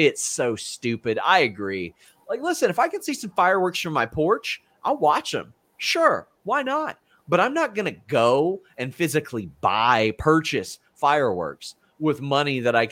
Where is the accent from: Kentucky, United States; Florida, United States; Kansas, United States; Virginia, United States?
Kentucky, United States; I'm from Kentucky, and that's what I'm saying.